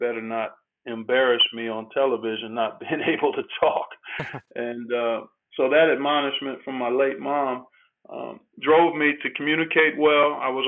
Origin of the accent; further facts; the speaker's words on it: Cleveland, Ohio, United States; Growing up in Cleveland, once I got to high school, a lot of the Cavaliers hung around and played pickup basketball during the summer